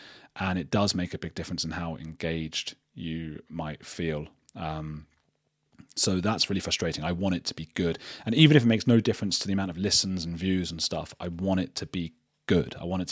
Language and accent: English; Watford, East of England, United Kingdom; also born or lived in Germany / Colombia; now in Bristol, United Kingdom; where I am in England. That's Bristol. At the moment, I'm from Watford, though.